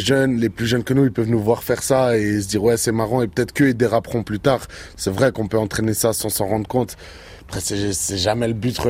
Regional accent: Lausanne, Vaud, Switzerland; je viens de Lausanne, j'ai grandi à la Blecherette, tout le temps dehors, voilà.

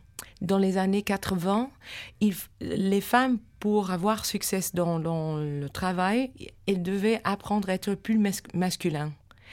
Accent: Alaska, United States; now in Italy; je suis née et vécue en Alaska, alors c'est un pays très nord

